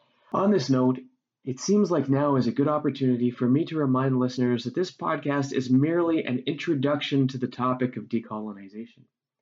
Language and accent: English; Canada; I am a settler on this land. In fact, I grew up elsewhere in the Canadian nation state.